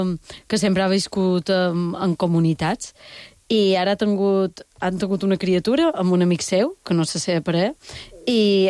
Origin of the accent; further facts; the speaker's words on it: Balearic Islands, Spain; som mallorquina